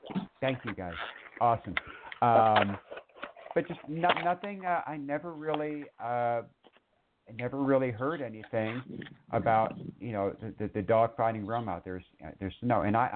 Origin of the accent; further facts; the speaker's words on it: California, United States; moved away as an adult; now in Mesa, United States; I was born and raised in California, real quick, and I moved to Arizona in 2013, 2014 to Mesa.